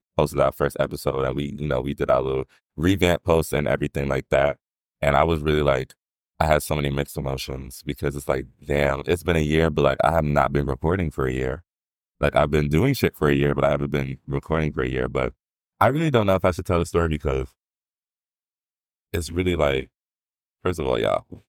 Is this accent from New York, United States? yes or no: yes; New York City, New York, United States; Like, and … from New York City. Fucking you talking about Harlem. Stand the fuck up.